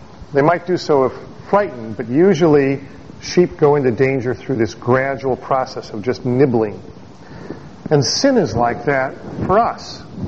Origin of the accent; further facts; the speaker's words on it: Bellwood, Illinois, United States; I was raised in Bellwood in Elmhurst